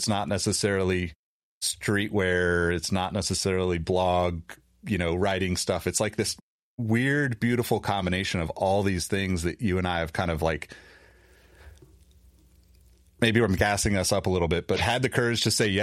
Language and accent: English; California, United States; growing up in California for the most part, I moved around a lot, but like always had family here.